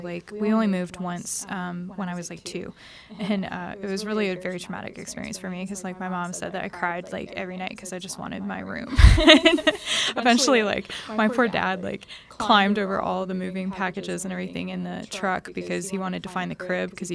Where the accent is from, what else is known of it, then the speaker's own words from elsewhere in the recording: Bible Belt, United States; growing up in the Bible Belt, some denominations are very hostile towards Catholics